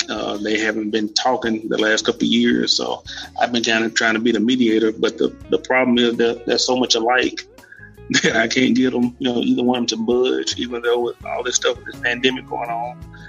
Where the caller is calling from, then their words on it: Meridian, Mississippi, United States; Meridian, Mississippi.